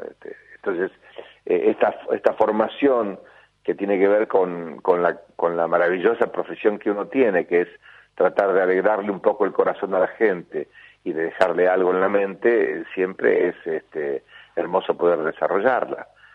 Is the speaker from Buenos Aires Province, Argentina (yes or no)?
yes; Tandil, Buenos Aires Province, Argentina; moved away as an adult; now in Buenos Aires, Argentina; soy un hombre ahora ya grande, pero que en algún momento fui joven y que salí de Tandil para venir a Buenos Aires a estudiar teatro